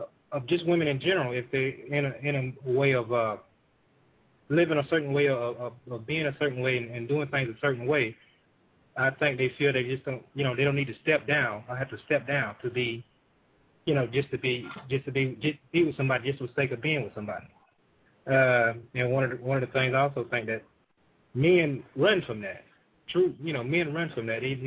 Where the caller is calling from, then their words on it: Atlanta, Georgia, United States; I'm calling from Atlanta. I'm using my Skype to call you guys.